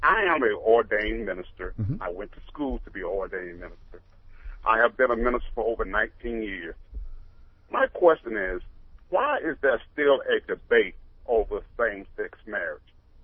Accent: Montgomery, Alabama, United States; But if you realize that I was from Montgomery

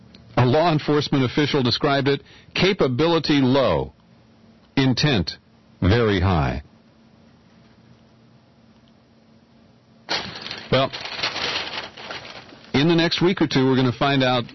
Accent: Cincinnati, Ohio, United States; Bob, I was born and raised in Cincinnati.

